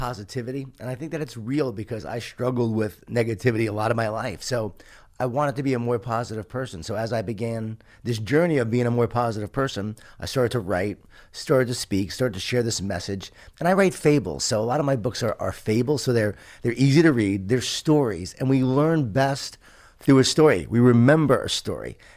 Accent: Long Island, New York, United States; I grew up in Long Island, New York, a Jewish Italian family, a lot of food, a lot of guilt, a lot of wine, a lot of whining.

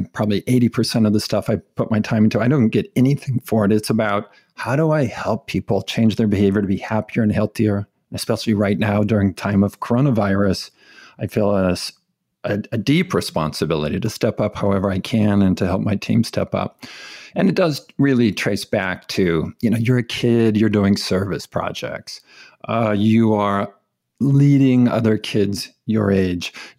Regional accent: California, United States; And so I grew up in California in a very devout Mormon family.

